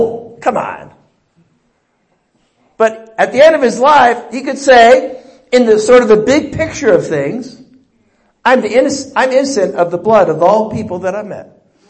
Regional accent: San Diego, California, United States; now in Bakersfield, United States; You know, it's great moving from San Diego to Bakersfield. You know why? They say, where are you from? San Diego.

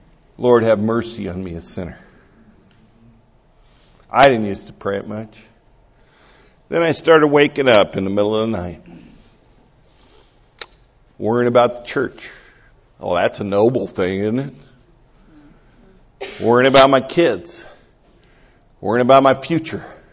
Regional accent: California, United States; born there; Praise God, I was born a Californian and I'm not a Texan.

